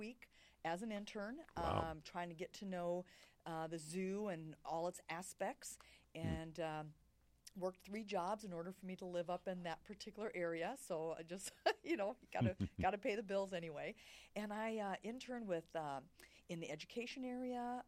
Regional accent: Mankato, Minnesota, United States; Mankato was where I grew up, just south of the Twin Cities.

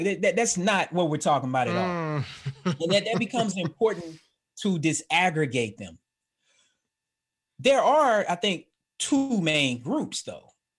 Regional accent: Atlanta, Georgia, United States; I have a similar story growing up in Atlanta.

